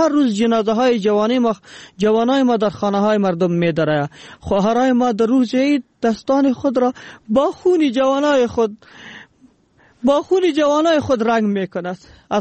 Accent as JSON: {"language": "Persian", "country": "Afghanistan", "said": "یک ملت هستیم که از افغانستان هستیم."}